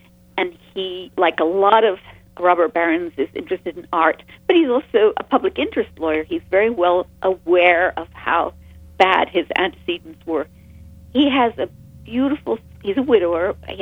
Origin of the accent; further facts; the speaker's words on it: England, United Kingdom; I grew up in an England that was very different from the England that exists now.